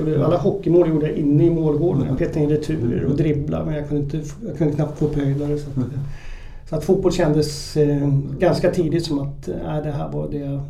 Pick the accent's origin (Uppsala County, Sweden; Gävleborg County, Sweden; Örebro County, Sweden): Uppsala County, Sweden; Uppsala; Det tycker jag väl hela min uppväxt i Uppsala var väldigt harmoniskt, trygg med både mamma och pappa och syster